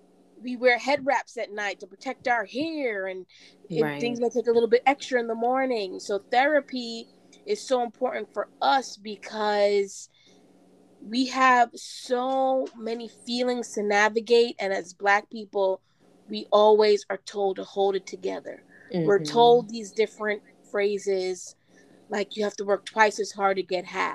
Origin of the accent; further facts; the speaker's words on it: New York, United States; I grew up in New York.